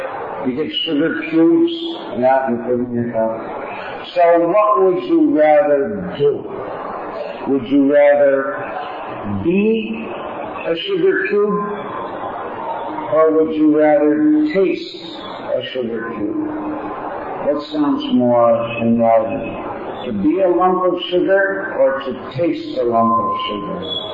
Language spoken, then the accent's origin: English; Western Canada, Canada; I remember thinking it was my hometown. I was the only one there. I was the first one in Western Canada to join.